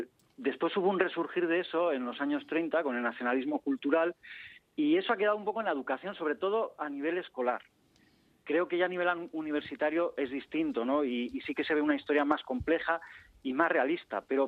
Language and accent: Spanish; Mexico; Sí, yo nací en México, soy mexicano, ¿eh?